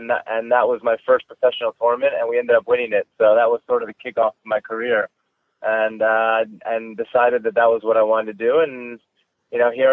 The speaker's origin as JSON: {"language": "English", "town": "Wellington", "region": "Florida", "country": "United States", "tie": "born or raised there", "said": "Yeah, so I grew up in Wellington."}